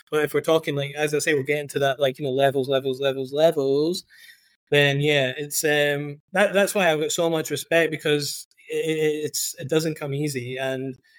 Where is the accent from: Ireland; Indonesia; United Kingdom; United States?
United Kingdom; Scotland; accent: Scottish; he hears my accent, like, a Scottish accent.